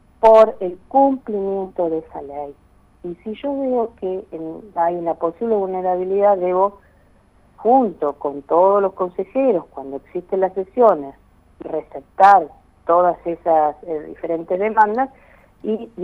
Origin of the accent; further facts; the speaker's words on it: Catriel, Río Negro, Argentina; yo procedo de la localidad de Catriel, bien ahí en la puerta norte de la Patagonia